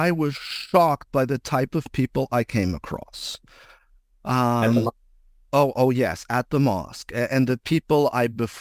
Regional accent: Brampton, Ontario, Canada; I grew up in Brampton, and Brampton was a primarily, Christian, European community.

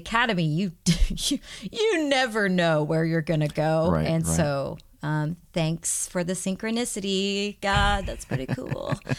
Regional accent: Kansas City, Missouri, United States; Well, I am from Kansas City, Missouri. I was born less than 10 miles from where I sit. I am a homegrown Kansas Cityan

